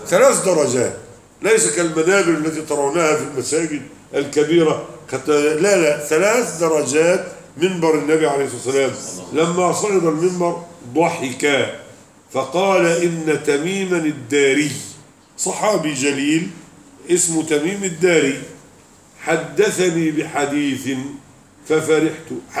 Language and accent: Arabic; Egypt; وفي جزر الآن عندنا في مصر وفي غيرها